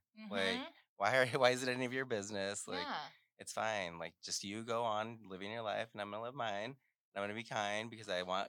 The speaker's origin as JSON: {"language": "English", "town": "Caldwell", "region": "Idaho", "country": "United States", "tie": "born or raised there", "moved": "yes", "said": "I was born and raised in Caldwell."}